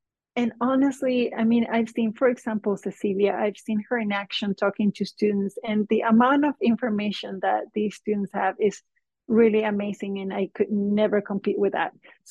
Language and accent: English; Chile; I'm originally from Chile, and I had a completely different career in the past.